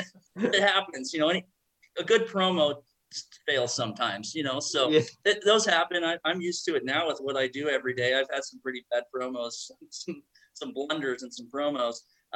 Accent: Oregon, United States; I grew up in Southern Oregon.

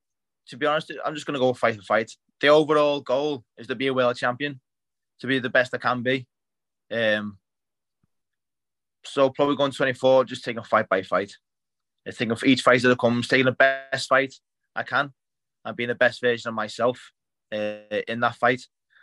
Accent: England, United Kingdom; They were the Irish and we're the English, though, so, you know, it's good.

